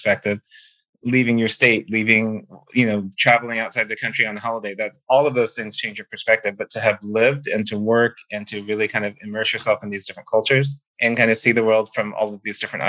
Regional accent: California, United States; also born or lived in Germany; I came from California and my first school was in Germany, and like going from the US to Germany

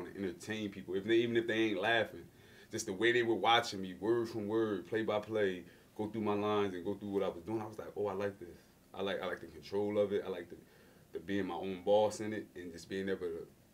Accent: Camden, New Jersey, United States; also born or lived in Sicklerville; Jersey in the house. Yeah, New Jersey. I was born and raised in Camden.

